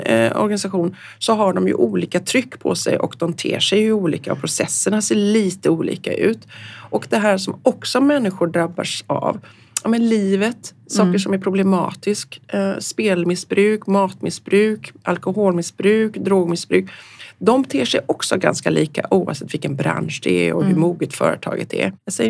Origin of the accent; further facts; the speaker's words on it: Gothenburg, Västra Götaland County, Sweden; Uppsala andra och Göteborg, min hemstad, tredje hand.